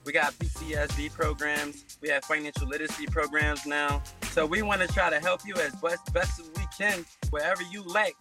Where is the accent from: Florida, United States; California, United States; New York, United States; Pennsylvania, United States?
Pennsylvania, United States; Philadelphia; And I come from West Philly. I come from a very dangerous city.